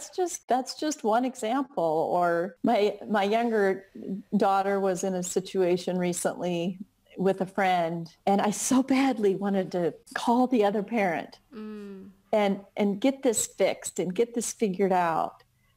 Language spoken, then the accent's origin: English; Iowa, United States; now in Indianapolis, United States; I'm in Indianapolis right now. I'm from Iowa.